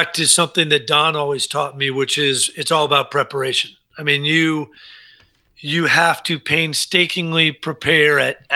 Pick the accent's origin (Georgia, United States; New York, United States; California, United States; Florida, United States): Florida, United States; Miami; And I was fortunate enough growing up in Miami to get to know J.B. really well.